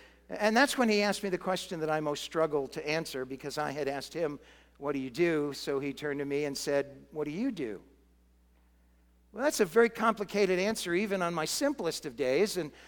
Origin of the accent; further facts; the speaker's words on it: Massachusetts, United States; I grew up in Massachusetts too